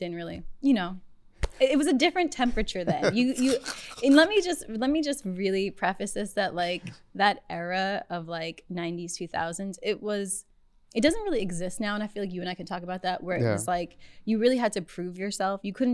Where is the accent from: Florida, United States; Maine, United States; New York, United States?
New York, United States; Albany; But I'm born and raised in Albany.